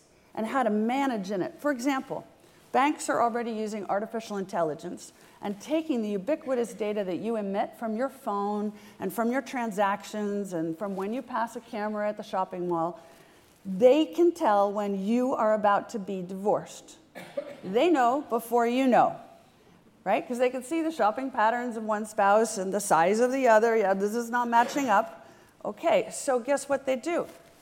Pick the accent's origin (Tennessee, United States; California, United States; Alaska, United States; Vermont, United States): California, United States; I grew up surfing in California